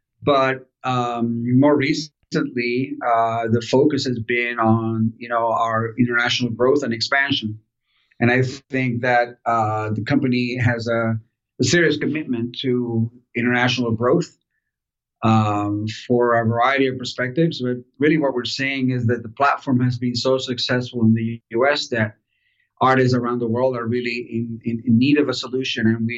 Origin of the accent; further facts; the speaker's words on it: Miami, Florida, United States; also born or lived in Caracas, Venezuela; I left when I was a kid, and my family moved to Florida, to Miami, Florida, where my dad was first worked there as a diplomat. And then eventually in banking. And so we grew up there